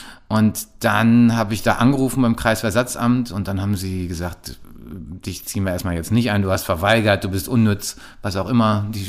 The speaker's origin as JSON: {"language": "German", "region": "North Rhine-Westphalia", "country": "Germany", "tie": "born or raised there", "said": "Ich bin ja in einer kleinen ostwestfälischen Kleinstadt aufgewachsen"}